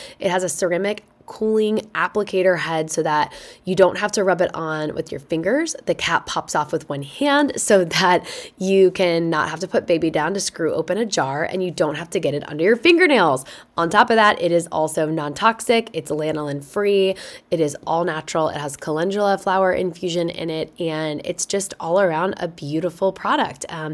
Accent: Indiana, United States; I'm a fellow Midwesterner, born and raised in Indiana.

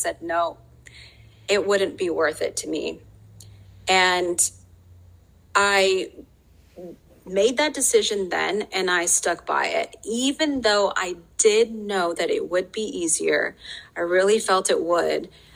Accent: Chicago, Illinois, United States; Growing up in Chicago, I remember reading, honestly, just some Muslim sounding bylines in the Chicago Sun-Times.

